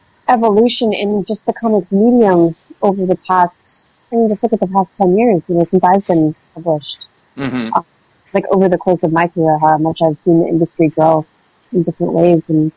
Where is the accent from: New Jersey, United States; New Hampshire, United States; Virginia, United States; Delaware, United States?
New Hampshire, United States; To find manga, I had to go to Boston to find it. And I'm from New Hampshire, and it was you really have to hunt for stuff